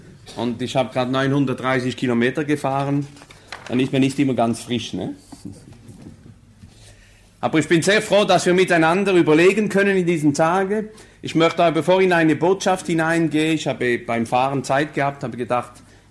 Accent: Colmar, Grand Est, France; German is a second language; Ich bin Elsässer, also bin im Elsass geboren, in Colmar, im Oberelsass. Aber ich bin geboren am 46 und habe also nur Französisch gehabt in der Schule.

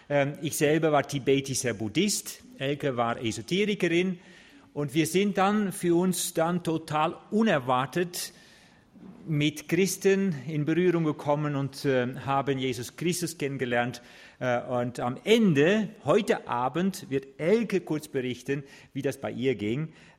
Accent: Netherlands; German is a second language; Das ist nicht leicht auszusprechen. Ich bin Holländer.

